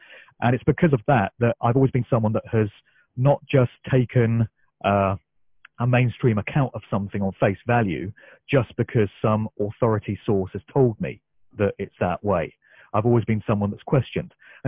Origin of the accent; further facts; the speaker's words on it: Oxford, South East England, United Kingdom; first of all in my hometown of Oxford, then all over the UK